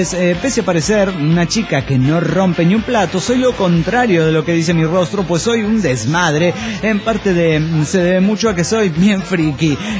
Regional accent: Guadalajara, Jalisco, Mexico; de Guadalajara, Jalisco, México.

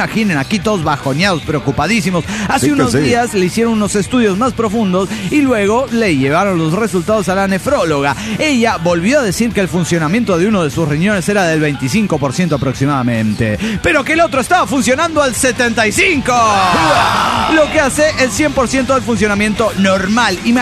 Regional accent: Atocha, Potosí, Bolivia; Ah, bien, desde bien, mi pueblo natal, Atocha.

